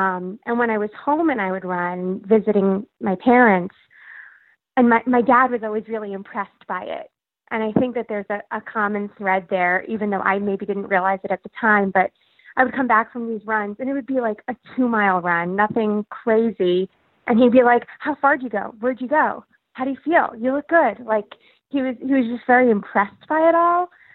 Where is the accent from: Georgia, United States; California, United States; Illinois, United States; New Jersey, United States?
New Jersey, United States; And I'm from New Jersey, so New York City is like home for me. And my dad grew up in Queens, so there's a lot of connections there for me.